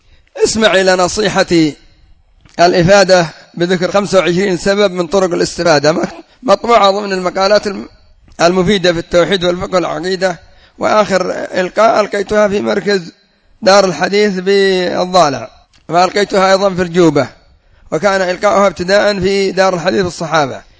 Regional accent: Yemen; بالذات عندنا في اليمن يموت قبل أن يجد البروفيسور هذا.

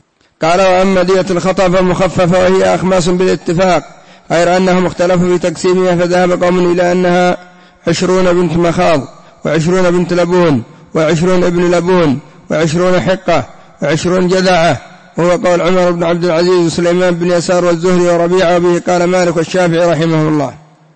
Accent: Yemen; مثلا عندنا في اليمن مفروضة 7 مليون ريال يمني

